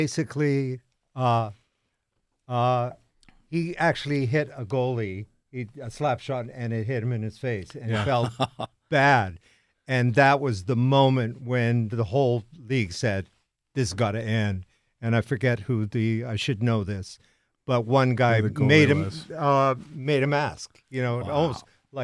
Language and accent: English; Winnipeg, Manitoba, Canada; now in Vancouver, Canada; I grew up in Winnipeg.